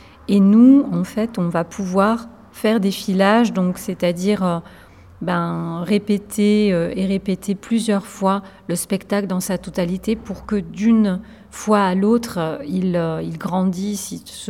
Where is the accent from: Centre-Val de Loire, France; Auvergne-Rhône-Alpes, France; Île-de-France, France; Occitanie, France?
Occitanie, France; Carcassonne; born there; moi je suis née à Carcassonne. C'est aussi pour la raison pour laquelle je suis là, dans le sens où j'ai gardé des liens forts avec l'Occitanie. Et j'ai fait des études de lettres modernes à Montpellier.